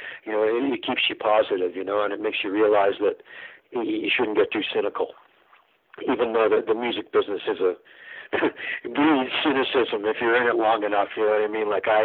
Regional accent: Calgary, Alberta, Canada; also born or lived in Halifax / Toronto / Montreal; I'm from Calgary originally, but, you know, through the course of my life until now, I've lived in Halifax, I've lived in Toronto, I've lived in Montreal

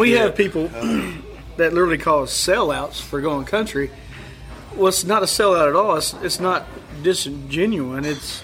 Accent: Dibble, Oklahoma, United States; We grew up. Oh, we were raised in Dibble.

